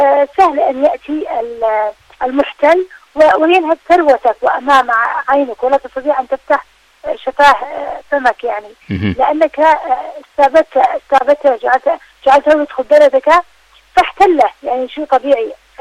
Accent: Yemen; نحن كشعب يمني لا نرى الأمم المتحدة وسيطا

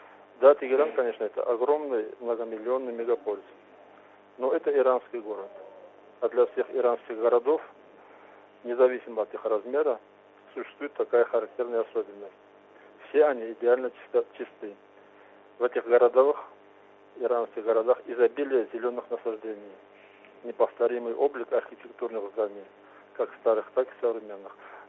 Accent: Kabardino-Balkaria, Russia; из Верхней Балкарии.

